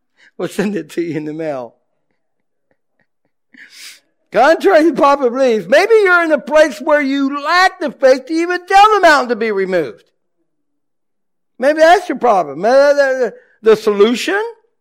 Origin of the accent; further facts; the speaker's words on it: Aberdeen, North Carolina, United States; I'm from Aberdeen, North Carolina, and we're rocking it, something.